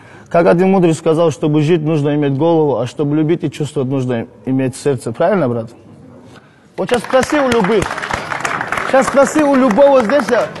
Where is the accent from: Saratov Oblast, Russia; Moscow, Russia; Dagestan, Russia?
Dagestan, Russia; Я с гордостью ответил, что я из Дагестана.